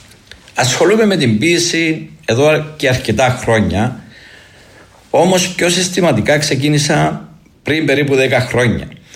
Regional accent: Arakapas, Limassol District, Cyprus; Κατάγομαι από τον Αρακαπά, ένα μικρό και ταυτόχρονα ξεχωριστό χωριό της επαρχίας Λεμεσού που φημίζεται για τη θεματουργή μας Παναγία την Ιαματική και για τα γνωστά του μανταρίνια.

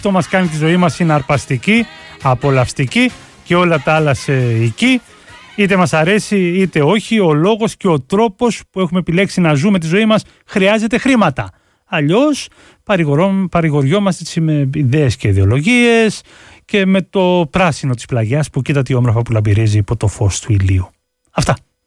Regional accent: Athens, Attica, Greece; Εγώ είμαι μισός-μισός. Η μάνα μου εδώ Λεμεσανή και ο πατέρας καταγωγή από Κεφαλονιά. Αλλά εγώ είμαι τρίτη γενιά Αθήνα.

